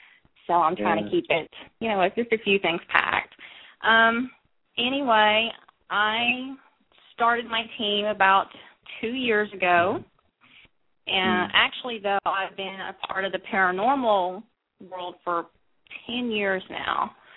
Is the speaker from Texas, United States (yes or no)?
yes; Texas, United States; now in Oklahoma City, United States; I live here in Oklahoma City, Oklahoma. I was born and raised in Texas, though, but I moved here in 2005, and I've been here ever since.